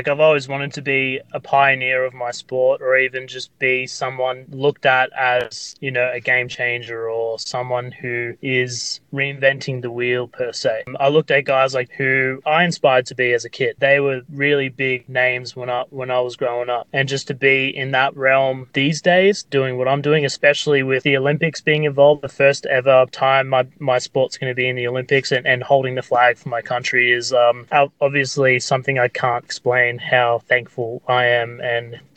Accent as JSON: {"language": "English", "town": "Sydney", "region": "New South Wales", "country": "Australia", "lives_now": "Gold Coast, Australia", "said": "I'm from Sydney, Australia, now living in the Gold Coast."}